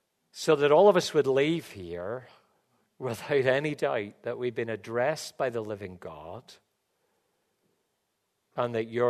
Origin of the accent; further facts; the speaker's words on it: Dublin, Leinster, Ireland; moved away as an adult; now in Australia; I'm from Ireland, lived in Dublin for 12 years before we moved to Australia in 2012.